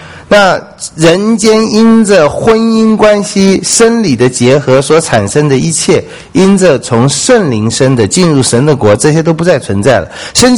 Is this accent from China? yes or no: yes; China; 当然我们中国人注意礼貌，我们也注意礼貌，我们在教会里还是称伯伯啊